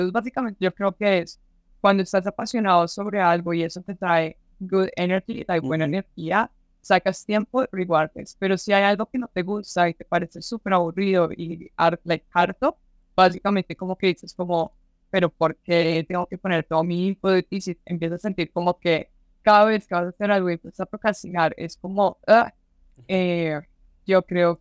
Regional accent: Colombia; now in United States; básicamente soy colombiana. Nací en Colombia y me mudé a los Estados Unidos hace como 8 años.

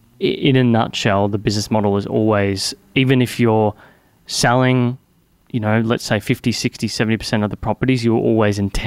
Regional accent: Bentley, Western Australia, Australia; I think I grew up around the Bentley area.

